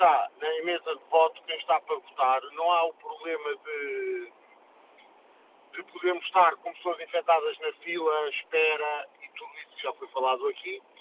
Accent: Póvoa de Varzim, Norte, Portugal; neste momento sou da Póvoa, mas não estou na Póvoa, estou na estrada

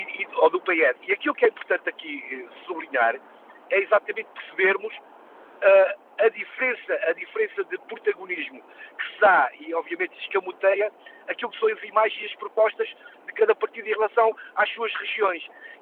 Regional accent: Norte, Portugal; eu sou transmontano

